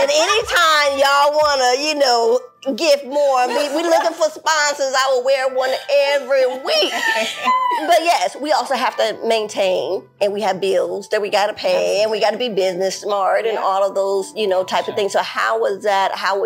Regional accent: Baton Rouge, Louisiana, United States; Listen, I'm from Baton Rouge, so this is a girl already.

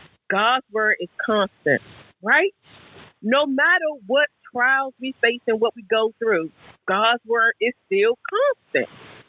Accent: Fort Washington, Maryland, United States; I am from Fort Washington, Maryland

